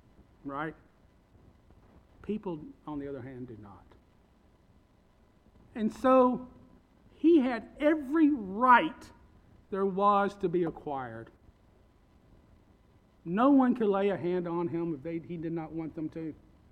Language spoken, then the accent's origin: English; Kentucky, United States; I was from West Kentucky